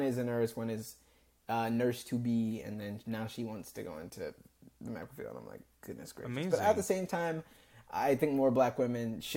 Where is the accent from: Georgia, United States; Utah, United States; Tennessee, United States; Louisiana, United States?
Georgia, United States; Well, I grew up in Georgia. Southern boy.